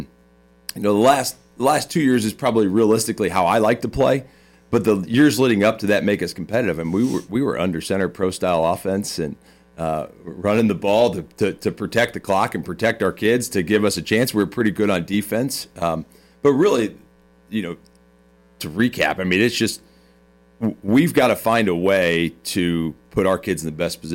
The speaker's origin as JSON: {"language": "English", "region": "Indiana", "country": "United States", "said": "I'm not from per se Indianapolis. I say I'm from Indiana."}